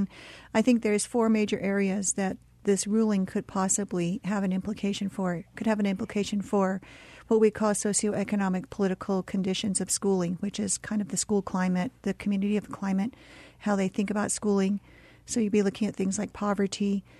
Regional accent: Taos, New Mexico, United States; And I'm from Taos. I'm half Taos and half Navajo.

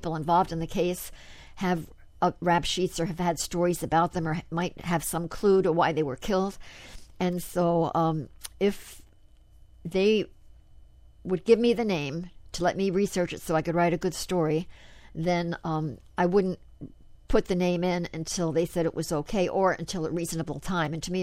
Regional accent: Paterson, New Jersey, United States; I'm from Paterson, New Jersey.

